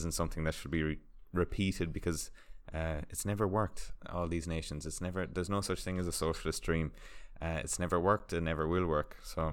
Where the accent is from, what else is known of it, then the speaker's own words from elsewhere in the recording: Ireland; I'm down in Australia. I'm an Irishman.